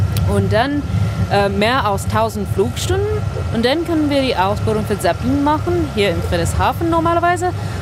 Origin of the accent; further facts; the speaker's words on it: England, United Kingdom; German is a second language; ich komme aus England